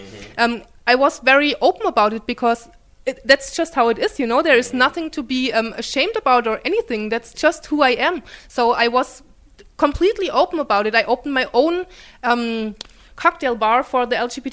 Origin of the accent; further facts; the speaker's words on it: Germany; now in Atlanta, United States; Especially because I come from Germany, mm-hmm. Germany is way more liberal